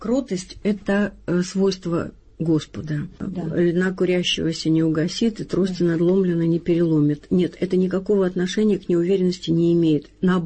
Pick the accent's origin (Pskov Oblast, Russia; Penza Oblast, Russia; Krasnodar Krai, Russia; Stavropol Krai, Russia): Stavropol Krai, Russia; Pyatigorsk; born there; я родилась на Северном Кавказе, в Пятигорске, юг, много солнца, единственный ребенок, поздний.